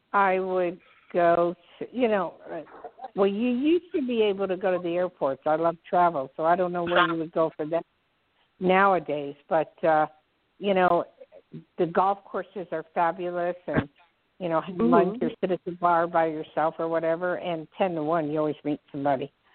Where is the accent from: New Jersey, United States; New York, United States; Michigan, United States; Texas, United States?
New Jersey, United States; Newark; born there; I was born in Newark and lived in Hillside, Lakewood, Bloomfield, all over the place. And I miss Jersey.